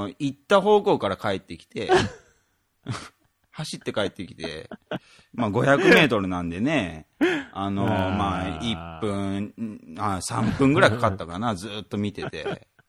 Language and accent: Japanese; Aichi, Japan; 僕ら愛知県出身なんですけど